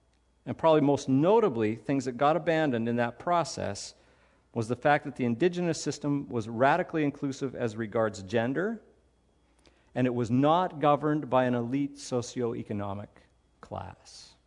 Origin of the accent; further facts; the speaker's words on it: Canada; as a Canadian and someone of European descent